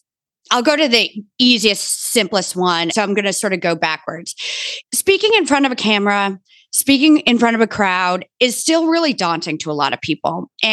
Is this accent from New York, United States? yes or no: yes; Bronxville, New York, United States; I grew up in Bronxville, New York.